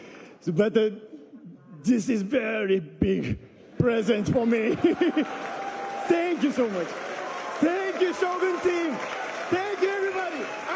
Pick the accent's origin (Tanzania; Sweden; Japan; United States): Japan; English is a second language; So I'm an actor from Japan.